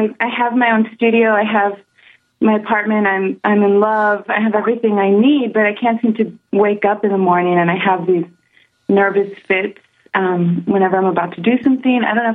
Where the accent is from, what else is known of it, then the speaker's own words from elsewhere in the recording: United States; now in Germany; I'm American. I'm living in Germany, and I have issues with communicating with people.